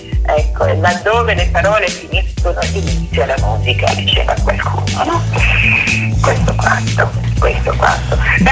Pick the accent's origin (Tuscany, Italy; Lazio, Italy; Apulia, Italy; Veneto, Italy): Apulia, Italy; Melpignano; Sono nata nel profondo sud di questo Nevado Fiera, sono salentina melpignanese di origine addirittura.